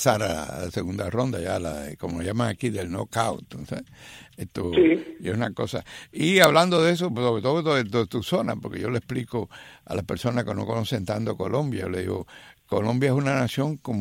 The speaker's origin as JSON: {"language": "Spanish", "country": "Cuba", "said": "yo soy cubano"}